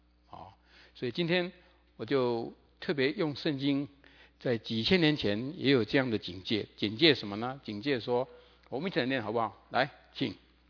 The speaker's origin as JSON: {"language": "Chinese", "country": "Taiwan", "tie": "born or raised there", "lives_now": "United States", "said": "那么我的故乡台湾已经是7年前就是亚洲离婚率最高"}